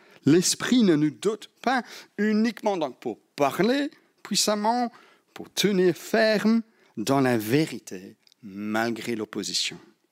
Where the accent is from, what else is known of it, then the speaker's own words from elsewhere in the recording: Belgium; Même si je suis belge